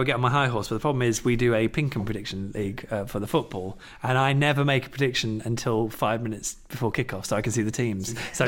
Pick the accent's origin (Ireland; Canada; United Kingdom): United Kingdom; I am quite British as well in this